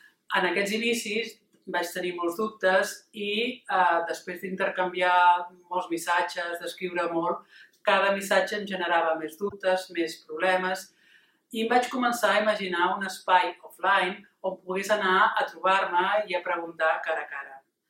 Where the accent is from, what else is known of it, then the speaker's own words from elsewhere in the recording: Barcelona, Catalonia, Spain; de Barcelona